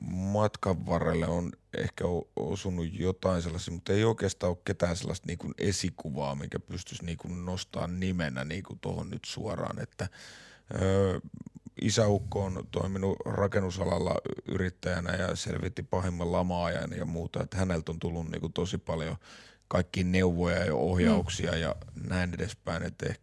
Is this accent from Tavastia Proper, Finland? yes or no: no; Lahti, Päijät-Häme, Finland; kun itse olen Lahdesta ja näin edespäin